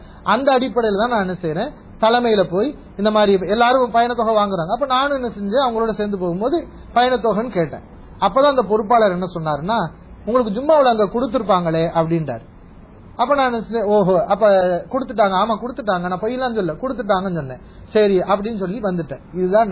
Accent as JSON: {"language": "Tamil", "town": "Madurai", "region": "Tamil Nadu", "country": "India", "tie": "born or raised there", "said": "என் சொந்த ஊர் மதுரை."}